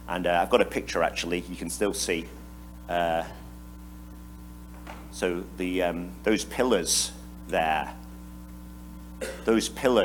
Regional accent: Paderborn, North Rhine-Westphalia, Germany; You know, I come from Paderborn in Germany.

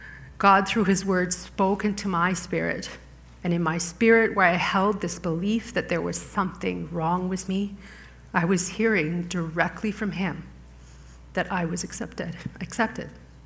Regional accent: Constance Lake, Ontario, Canada; sending a team to my hometown every year for over 15 years to minister primarily to children of Constance Lake.

